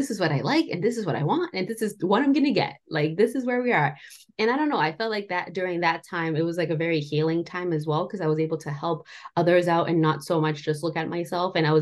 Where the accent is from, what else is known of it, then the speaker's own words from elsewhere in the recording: Colombia; English is a second language; So when I grew up in Colombia, so I was born in Colombia, I grew up in Colombia